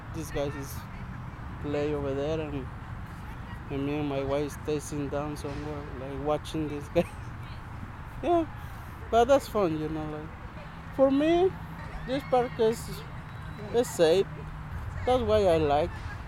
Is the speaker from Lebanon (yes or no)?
no; Mexico; English is a second language; also born or lived in New York; now in United States; I'm from Mexico, and here too. The first state I come to New York, and after that come to Minnesota, because that's more quiet, more safe.